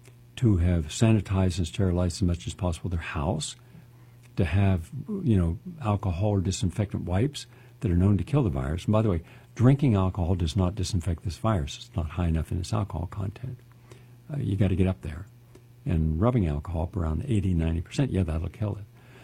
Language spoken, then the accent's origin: English; Parkersburg, West Virginia, United States; When I wanted to know what had happened to my hometown of Parkersburg